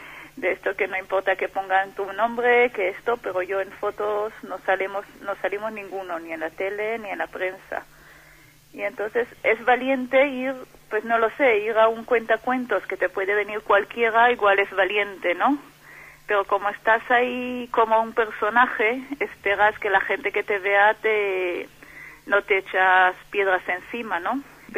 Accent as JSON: {"language": "Spanish", "country": "Israel", "second_language": "Spanish", "said": "cuando yo digo soy de Israel, sabéis dónde está el Israel"}